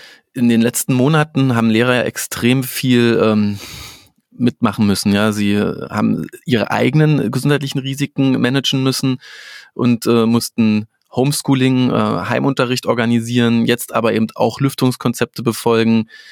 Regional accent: Berlin, Germany; ich komme ja aus Berlin

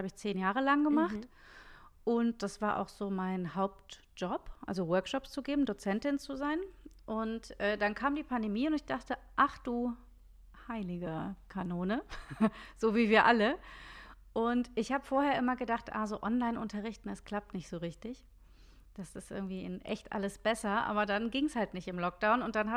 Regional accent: Cologne, North Rhine-Westphalia, Germany; now in Munich, Germany; Ursprünglich aus Köln, aber ich lebe in Bayern, in München.

